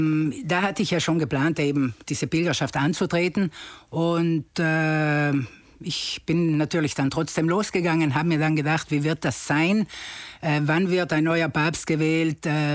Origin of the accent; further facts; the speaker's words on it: Stilfes, Trentino-Alto Adige, Italy; die erste Etappe war vom Brenner bis nach Stilfes, das ist mein Heimatdorf, und dort habe ich zum Beispiel dann bei meiner Mutter übernachtet.